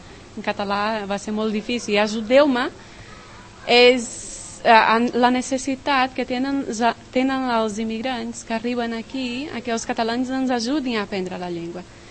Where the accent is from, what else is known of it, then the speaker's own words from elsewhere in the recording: Brazil; first language Portuguese; Catalan is a second language; now in Spain; vaig arribar al 2006 i no sabia parlar res de castellà. Soc brasilera, la meva llengua materna és el portuguès, però no sabia de l'existència del català i al moment d'assabentar-me d'això vaig començar a aprendre les dues llengües.